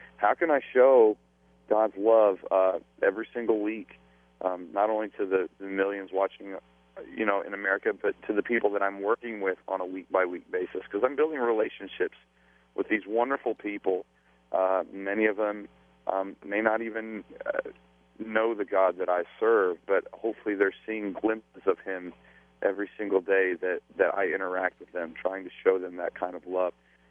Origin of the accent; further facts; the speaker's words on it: Midwest, United States; now in Los Angeles, United States; I grew up in the Midwest where, you know, the running joke was, you know, things are weird out in that California